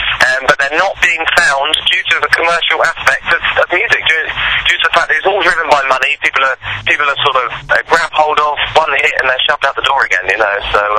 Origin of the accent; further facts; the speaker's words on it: United Kingdom; accent: British; I don't know if it's my sound's different because of my British accent